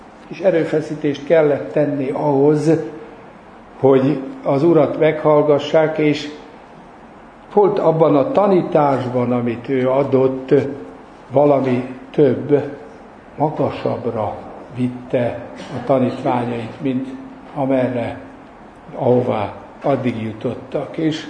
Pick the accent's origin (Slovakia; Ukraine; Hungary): Hungary; Nyíregyháza, Szabolcs-Szatmár-Bereg; ha már Nyíregyházát szóba hoztam, hogy én ott gyerekeskedtem, nem ott születtem, de ott jártam iskolába, és közelben a Tokai hegy volt az egyetlen hegy